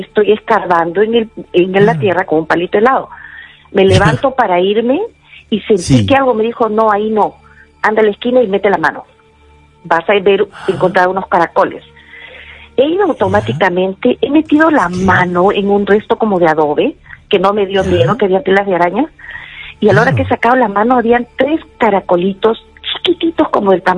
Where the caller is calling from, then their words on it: Surco, Lima, Peru; Hola, Anthony … de Surco.